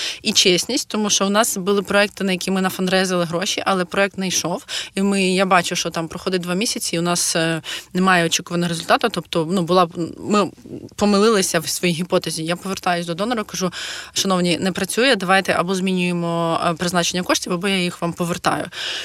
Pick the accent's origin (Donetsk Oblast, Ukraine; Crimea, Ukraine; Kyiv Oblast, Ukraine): Kyiv Oblast, Ukraine; Irpin; moved away as an adult; now in Poland; я виїхала з Ірпеня, тому що я з Ірпеня, в перший день, да, і 27-го числа я вже була в Польщі